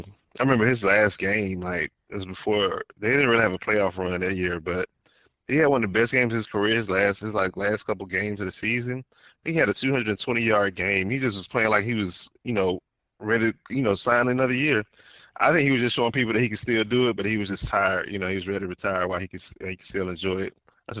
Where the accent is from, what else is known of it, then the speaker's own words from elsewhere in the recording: Alabama, United States; also born or lived in Los Angeles, United States; They get the Lakers because I was born in L.A. I was raised in Alabama pretty much for most of my life.